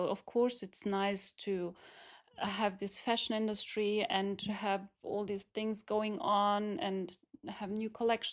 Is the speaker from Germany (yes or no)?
yes; Germany; English is a second language; also born or lived in Istanbul, Turkey; grow up in Germany. I'm born in Istanbul, but grow up in Germany. And of course, my parents, like, the same, you know, they took the advantage to go to Germany and have a better life for their kids.